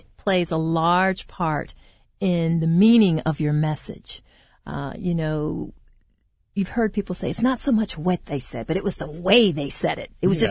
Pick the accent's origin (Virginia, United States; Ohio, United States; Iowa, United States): Ohio, United States; now in Georgia, United States; I'm from Ohio originally, but I've been here 18 years.